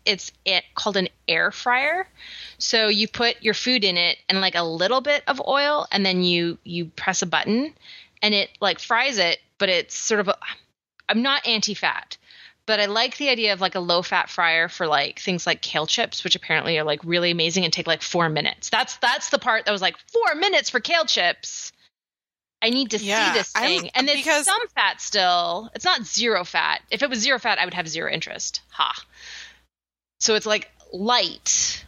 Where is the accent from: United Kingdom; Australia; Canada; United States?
Canada; I'm so Canadian / British descent.